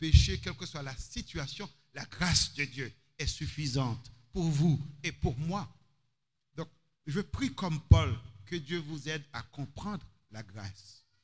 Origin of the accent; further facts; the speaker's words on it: Haiti; also born or lived in United States; j'ai vécu aux États-Unis et je suis haïtien, je vis en Haïti